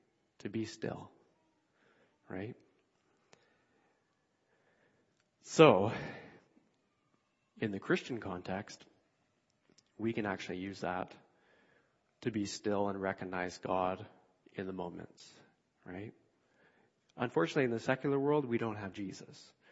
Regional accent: Vancouver, British Columbia, Canada; Because I grew up in Vancouver.

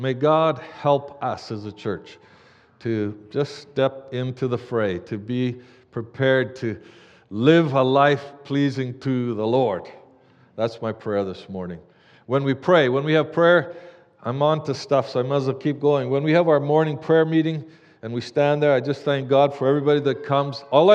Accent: Canada; also born or lived in Africa; we first came to Canada, back to Canada, we're from Canada, but came back after many years in Africa

